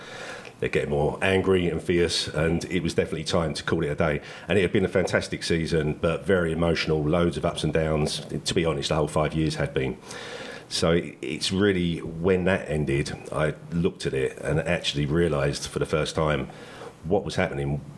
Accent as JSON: {"language": "English", "town": "Leytonstone", "region": "London", "country": "United Kingdom", "lives_now": "Essex, United Kingdom", "said": "I've been in Essex for maybe 10, 12 years. I was originally from London, sort of Leytonstone way."}